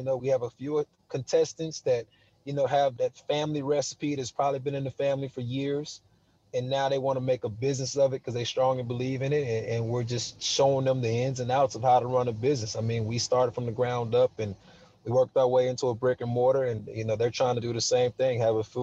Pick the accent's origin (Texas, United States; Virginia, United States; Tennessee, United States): Texas, United States; I was like, "Man, I'm not from here. I'm from Texas."